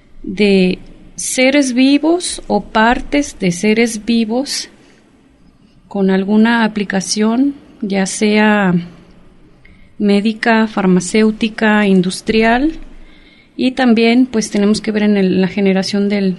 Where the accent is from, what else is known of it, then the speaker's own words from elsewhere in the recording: Jalisco, Mexico; yo soy del sur de Jalisco y curiosamente ahora me encuentro residiendo en la zona norte de Jalisco.